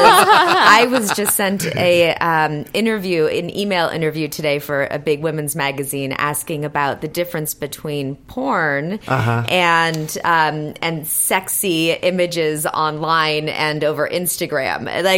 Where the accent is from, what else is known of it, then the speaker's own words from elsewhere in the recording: Santa Monica, California, United States; I was born and bred in Santa Monica.